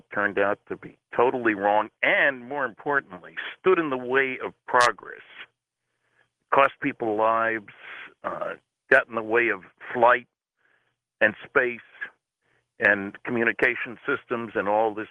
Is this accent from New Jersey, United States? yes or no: yes; New Jersey, United States; now in Canada; I'm from New Jersey, so we got to be good to the, you know, I say from New Jersey, far from New Jersey these days. But New Brunswick, Canada, for those who want to come where the snow is white and clean